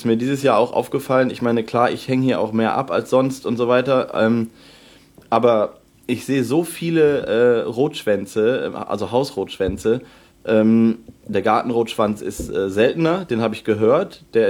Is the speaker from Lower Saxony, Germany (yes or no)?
yes; Lower Saxony, Germany; Also ich komme ja auch eigentlich aus Niedersachsen, also aus dem Westen.